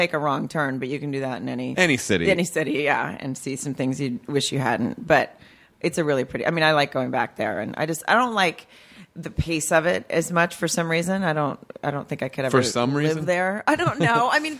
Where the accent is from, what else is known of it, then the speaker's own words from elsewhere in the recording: Farmington, Arkansas, United States; Arkansas. It's a town called Farmington, right outside of Fayetteville.